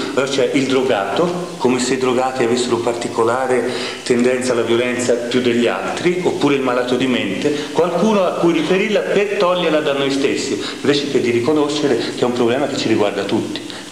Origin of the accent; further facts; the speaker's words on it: Florence, Tuscany, Italy; io sono fiorentino, ma mio padre è di Napoli